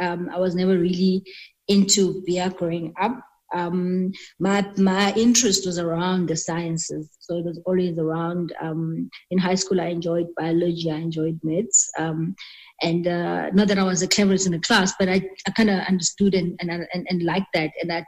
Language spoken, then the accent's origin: English; Butterworth, Eastern Cape, South Africa; now in Johannesburg, South Africa; was I was doing my high school here in Joburg, Queens High. I'm originally from Butterworth in the Eastern Cape. So when I was in high school, my parents allowed me to come up here in Joburg to do my high schooling.